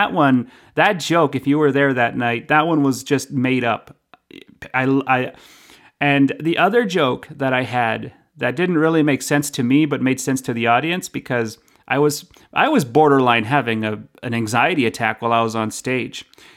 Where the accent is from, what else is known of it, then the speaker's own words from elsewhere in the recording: Red Deer, Alberta, Canada; they don't hit as hard as they do in Red Deer, in my hometown